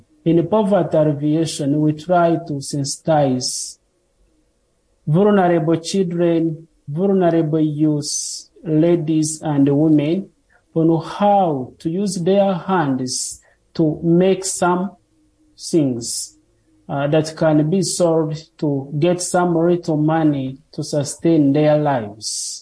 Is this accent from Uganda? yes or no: yes; Uganda; from Uganda in East Africa.